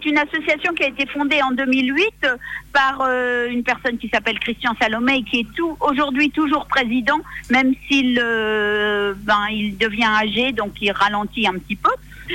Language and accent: French; Calais, Hauts-de-France, France; Je suis originaire de Calais.